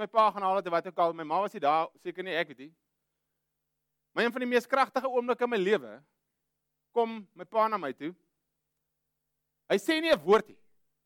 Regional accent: Karoo, South Africa; ek kom van die Araf daar in die middel van die Karoo daar waar julle nie weet wat dit is nie

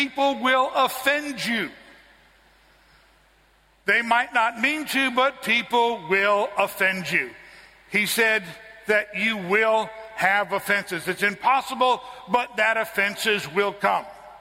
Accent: United States; Now, I'm an American, and so I'm entitled to say that.

